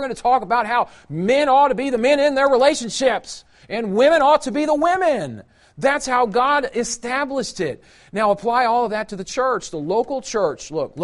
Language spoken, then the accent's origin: English; Belton, Missouri, United States; Growing up in Belton, Missouri.